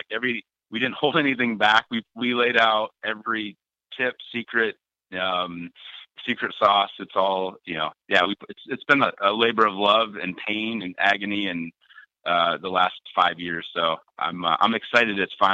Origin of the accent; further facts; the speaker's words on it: Ohio, United States; I love sports, but basketball is my thing. I'm from Ohio, so the Cavs are playing.